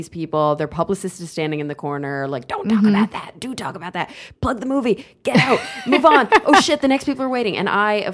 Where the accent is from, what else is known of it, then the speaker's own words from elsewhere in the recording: Texas, United States; I was raised Mormon and he's from Texas and I'm from Texas.